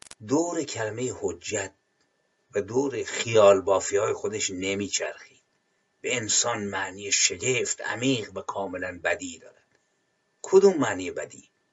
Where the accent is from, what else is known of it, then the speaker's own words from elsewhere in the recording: Iran; سوال من اینه به عنوان یک ایرانی